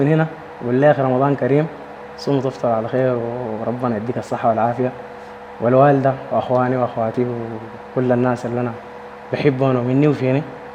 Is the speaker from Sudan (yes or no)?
yes; Sudan; في مواهب مدفونة كثير في بلدنا السودان بالذات